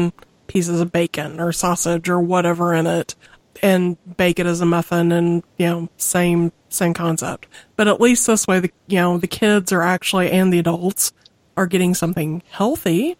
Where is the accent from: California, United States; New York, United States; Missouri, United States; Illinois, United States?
Missouri, United States; It's just, I'm from Missouri, you have to excuse me.